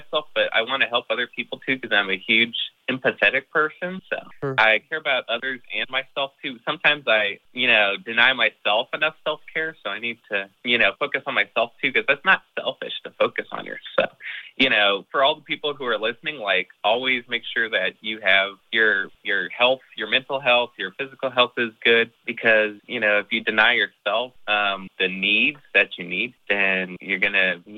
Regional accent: Dallas, Texas, United States; now in Stillwater, United States; So I'm actually originally from Dallas, but I moved up to Stillwater School.

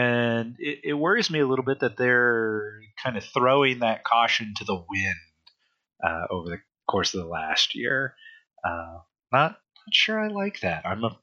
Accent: United States; It's just, man, I'm American. I want to shorten that as much as possible.

